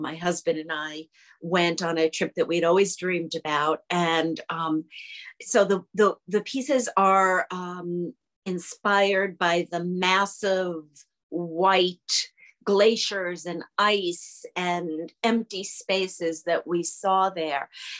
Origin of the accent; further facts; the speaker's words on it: Connecticut, United States; I'm from Connecticut. I call myself a mixed media artist.